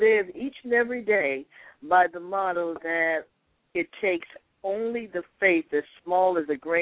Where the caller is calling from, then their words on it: Detroit, Michigan, United States; I'm calling from Detroit, Michigan.